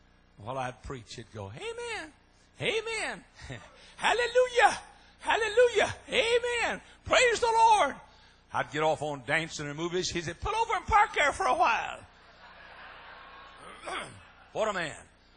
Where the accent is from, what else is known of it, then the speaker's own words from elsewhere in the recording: Iowa, United States; I'm from Iowa. My family sent me down here to Texas because I had a daughter down here in Texas